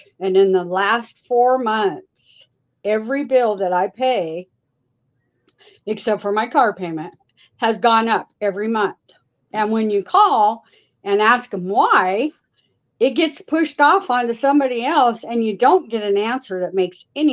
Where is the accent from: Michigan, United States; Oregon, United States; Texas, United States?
Oregon, United States; Coquille; I am from Coquille, Oregon.